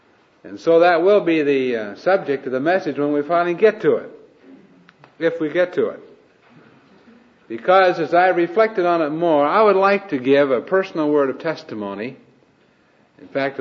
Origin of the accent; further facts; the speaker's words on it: Iowa, United States; I grew up and out in Iowa, the corn state. You can probably tell I'm corn fed. Grew up on a farm out there.